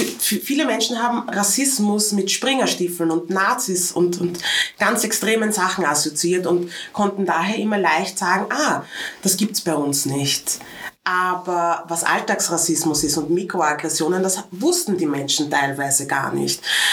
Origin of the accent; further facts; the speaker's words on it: Vienna, Austria; Was soll ich erzählen? Ich bin Wienerin, geboren und aufgewachsen in Wien